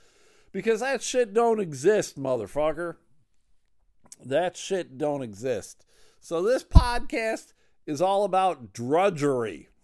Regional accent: Buffalo, New York, United States; I'm originally from Buffalo, New York

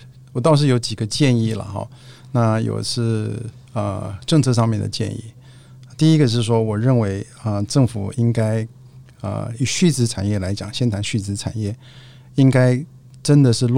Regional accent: Taiwan; 来确保我们台湾人的这个粮食是能够自给自足

